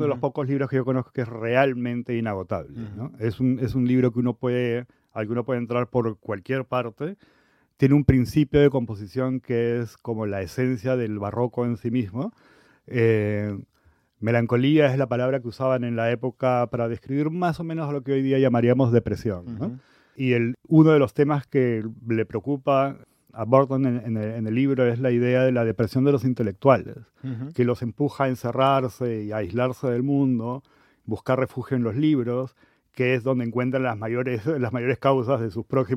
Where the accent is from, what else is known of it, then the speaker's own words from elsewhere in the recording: Callao, Peru; por el puerto del Callao, que es de donde soy yo